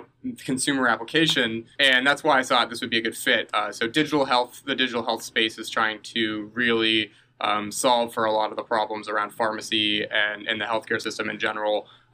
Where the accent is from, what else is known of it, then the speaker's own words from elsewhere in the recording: Atlanta, Georgia, United States; accent: mid-Atlantic; Yeah, so I'm from Atlanta, Georgia.